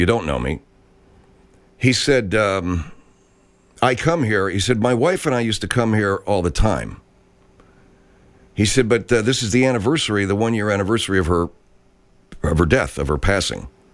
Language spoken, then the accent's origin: English; Los Angeles, California, United States; It's a funky town, man. L.A., my hometown. It's a funky town.